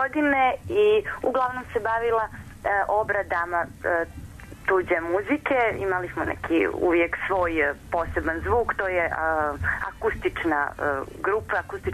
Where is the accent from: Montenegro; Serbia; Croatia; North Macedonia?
Montenegro; Podgorica; Ja sam iz Podgorice